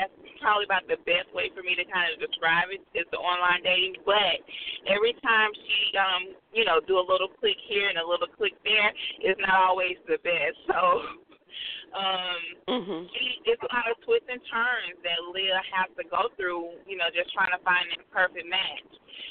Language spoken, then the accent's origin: English; Atlanta, Georgia, United States; I'm from Atlanta, so I just was like, okay, everything happened in Atlanta. Hot Atlanta.